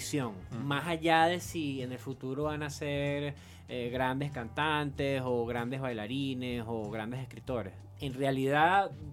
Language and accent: Spanish; Venezuela; que ellos tengan una visión positiva de lo que somos como venezolanos